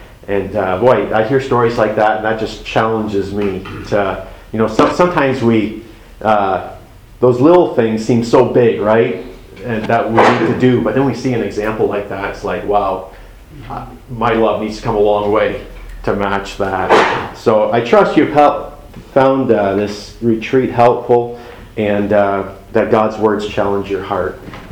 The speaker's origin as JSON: {"language": "English", "region": "Ontario", "country": "Canada", "said": "I'm from Ontario."}